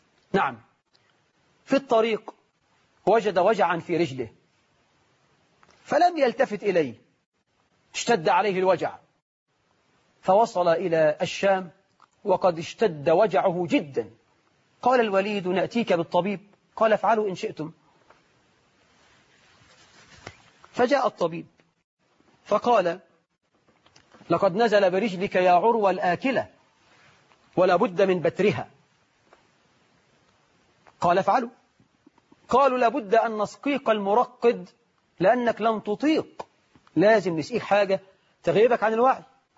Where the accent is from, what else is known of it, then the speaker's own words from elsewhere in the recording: Egypt; بلدنا مصر